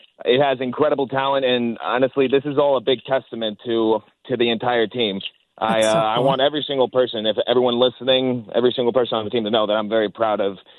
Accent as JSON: {"language": "English", "town": "Monroe", "region": "Connecticut", "country": "United States", "tie": "born or raised there", "said": "especially we've even shot some scenes in my hometown of Monroe, Connecticut, which is always a pleasure."}